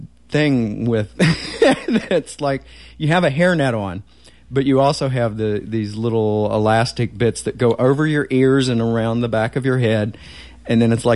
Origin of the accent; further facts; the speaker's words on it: Moorfield, West Virginia, United States; when I was growing up, there was a film. They made a film about my hometown.